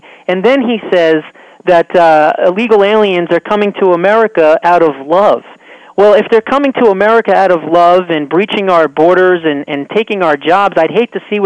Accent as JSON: {"language": "English", "region": "New Jersey", "country": "United States", "tie": "born or raised there", "said": "he's done some good things in my home state of New Jersey."}